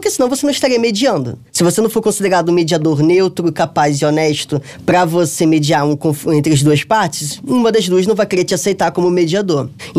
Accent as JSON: {"language": "Portuguese", "country": "Brazil", "said": "não analisaria a diplomacia chinesa da mesma forma que eu, que sou brasileiro"}